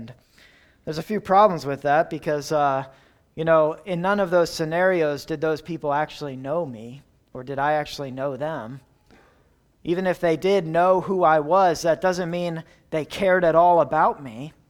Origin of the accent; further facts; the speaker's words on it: Doylestown, Pennsylvania, United States; the movie Signs was filmed in the cornfields of my hometown, Doylestown.